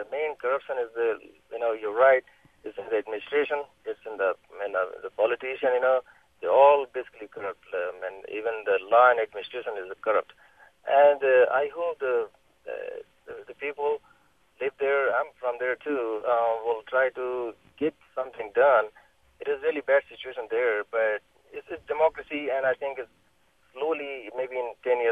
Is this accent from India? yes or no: yes; India; now in Dallas, United States; I'm in Dallas, Texas. It's a nice program you have right now. And actually, I am from India